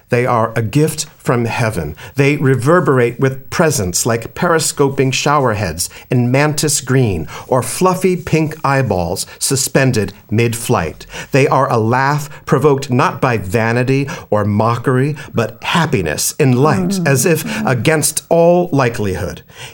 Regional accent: Rhode Island, United States; I'm from Rhode Island, as we were talking about before.

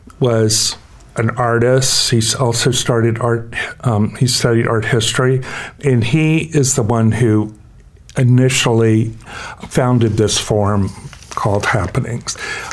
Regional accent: the South, United States; I grew up in the South, and art was a form of freedom for me.

